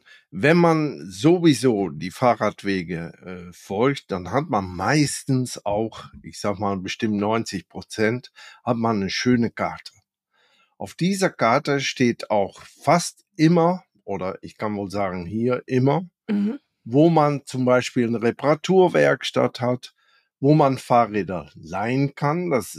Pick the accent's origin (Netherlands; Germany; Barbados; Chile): Netherlands; ich muss ganz ehrlich zugeben, als Holländer, in Deutschland überlegt man manchmal etwas länger